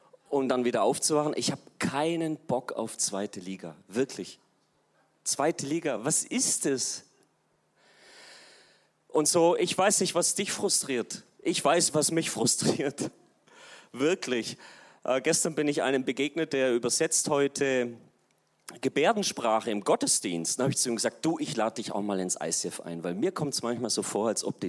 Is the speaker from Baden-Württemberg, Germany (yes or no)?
yes; Stuttgart, Baden-Württemberg, Germany; Ja, ich komme aus Deutschland. Stuttgart ist meine Heimat.